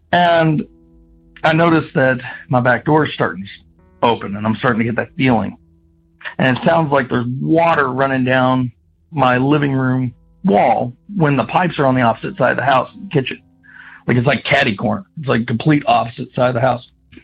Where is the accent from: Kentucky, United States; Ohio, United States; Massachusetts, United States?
Kentucky, United States; I'm from Kentucky.